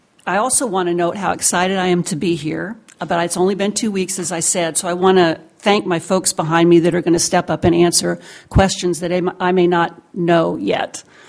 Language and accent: English; Alaska, United States; also born or lived in Colorado; I grew up in Alaska. My dad moved here with the oil boom. He was with ARCO, and we lived here since then.